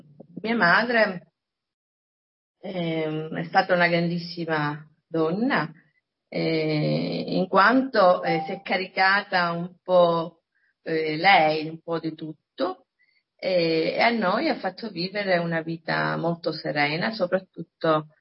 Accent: Lercara Friddi, Sicily, Italy; now in Palermo, Italy; Ho vissuto un'infanzia in un paese di provincia, e sono nata a Lercarafitti, provincia di Palermo, sono siciliana e oggi abito a Palermo già da quasi 40 anni

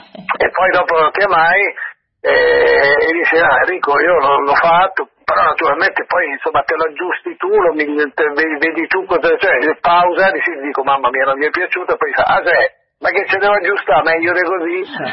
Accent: Milan, Lombardy, Italy; Io sono nato e cresciuto a Milano, anche se sono figlio di siciliani.

